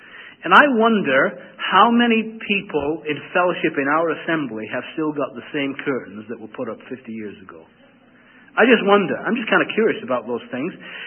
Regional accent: England, United Kingdom; maybe because I'm an Englishman

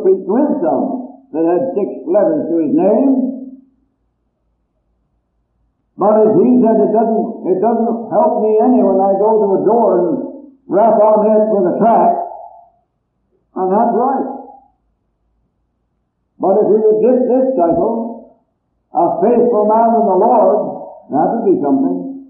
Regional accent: Quebec, Canada; now in United States; Of course, I was born in Quebec myself and went to school there.

